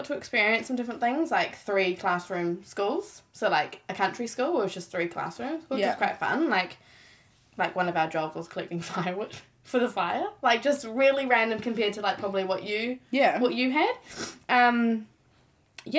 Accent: Auckland, New Zealand; born there; also born or lived in Whanganui / Morrinsville; I was born in Auckland, but I actually moved around a bit, you know. Moved to Whanganui, and then I moved to Morrinsville. So, yeah, moved back to Auckland, so I'm quite well-travelled, you know.

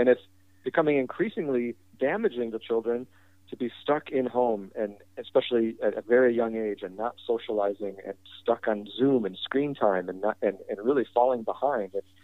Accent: Michigan, United States; now in San Francisco, United States; So I was a gay kid growing up in Michigan, where, you know, in the 1980s, when it wasn't a great place to be a gay kid growing up.

